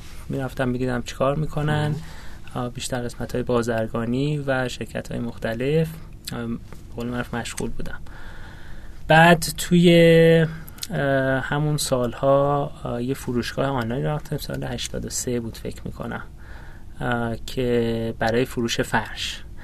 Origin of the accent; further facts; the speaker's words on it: Yazd, Iran; moved away as an adult; now in Tehran, Iran; من متولد یزد هستم، سال 1364 دبستان راهنمایی و دبیرستان یزد بودم، بعد اومدم تهران